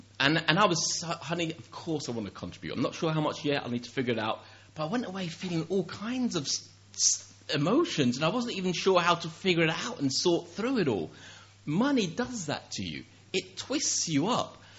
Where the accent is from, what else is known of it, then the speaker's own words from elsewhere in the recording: United Kingdom; I had to remind her that I'm British and. And so is she